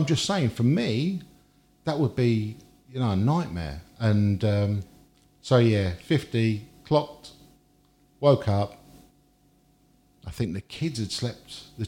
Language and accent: English; York, Yorkshire and the Humber, United Kingdom; born there; And actually, when I was born in York